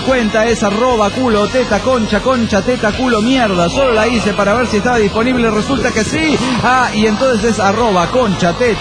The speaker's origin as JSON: {"language": "Spanish", "town": "Orizaba", "region": "Veracruz", "country": "Mexico", "said": "Yo soy de Orizaba, Veracruz."}